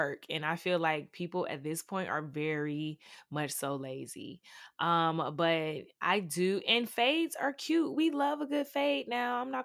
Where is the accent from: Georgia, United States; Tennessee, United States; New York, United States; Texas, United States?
Georgia, United States; Atlanta; See, for me, I'm from Atlanta, Georgia.